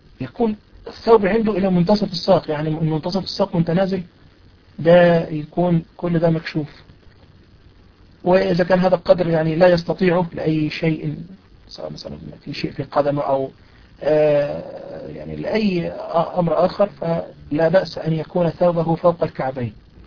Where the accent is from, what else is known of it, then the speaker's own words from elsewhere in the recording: Egypt; البناطيل القصيرة اللي بيسموها عندنا في مصر البنتكور